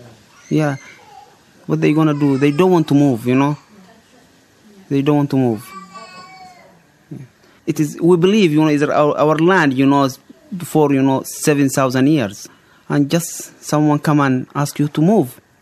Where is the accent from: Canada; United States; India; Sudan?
Sudan; New Halfa, Kassala; I am a Nubian, Sudanese Nubian, from Wadi Halfa. I was born in Wadi Halfa just in 1967, the year which we moved to or transferred to New Halfa. When we moved from Wadi Halfa to new land, just I was newborn. Actually, I grew up in New Halfa.